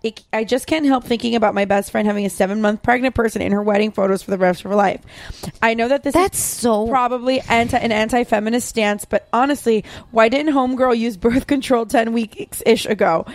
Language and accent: English; United States; born there; I love the U.S. It's my favorite country ever. I was born in America.